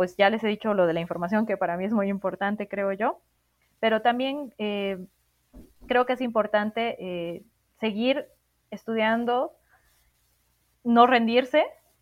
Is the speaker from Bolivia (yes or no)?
yes; Bolivia; Somos bolivianas y bolivianos que vivimos en más de 20 países.